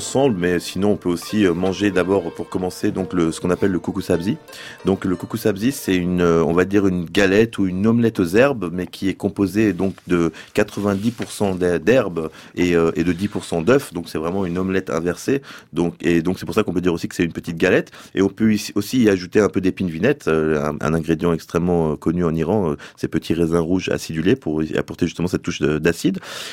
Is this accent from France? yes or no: yes; France; je suis né en France, de parents iraniens, donc je suis ancré par cette culture iranienne, mais je suis quand même grandi en France.